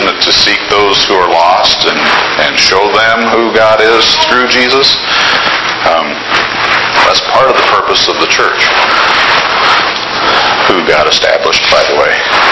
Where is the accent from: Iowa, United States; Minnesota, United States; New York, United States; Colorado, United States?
Iowa, United States; I'm an Iowan.